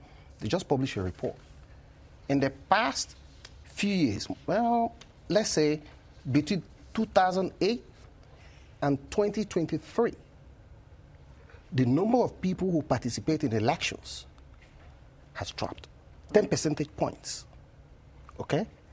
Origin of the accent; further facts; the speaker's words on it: Nigeria; born there; I was born in Nigeria, in Africa.